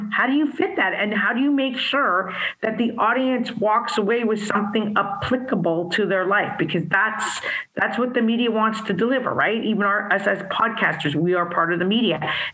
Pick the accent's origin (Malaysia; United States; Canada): Canada; I'm a Canadian in Toronto